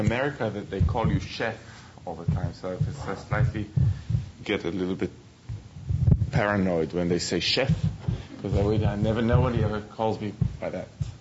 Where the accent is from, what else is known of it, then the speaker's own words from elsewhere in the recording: Jerusalem, Jerusalem District, Israel; moved away as an adult; also born or lived in Tel Aviv; now in London, United Kingdom; Sammy was born on the Arab-Palestinian side, and I was born on the Jewish side. And in a way, our lives ran in parallel for very long. So first we were born in the same year, then we both moved from Jerusalem to Tel Aviv in the same year in the 90s